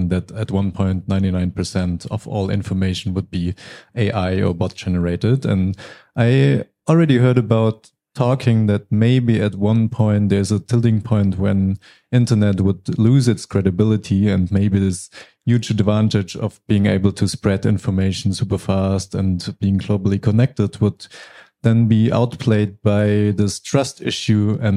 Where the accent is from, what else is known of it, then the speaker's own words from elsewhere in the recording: Germany; English is a second language; I'm from Germany. I'm not aware of any German regulations at the moment.